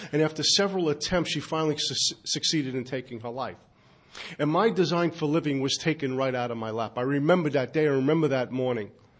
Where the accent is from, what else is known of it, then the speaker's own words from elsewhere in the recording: Brooklyn, New York, United States; I grew up in Brooklyn.